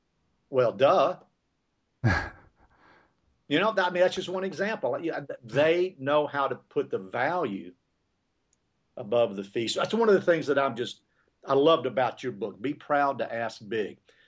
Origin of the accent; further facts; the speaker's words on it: Bowling Green, Kentucky, United States; comes down to little Bowling Green, Kentucky, my hometown where I was born.